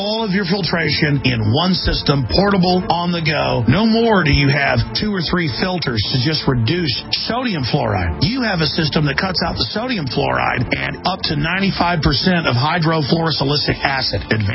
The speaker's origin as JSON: {"language": "English", "town": "Dallas", "region": "Texas", "country": "United States", "tie": "born or raised there", "said": "I mean, I grew up in Dallas, folks."}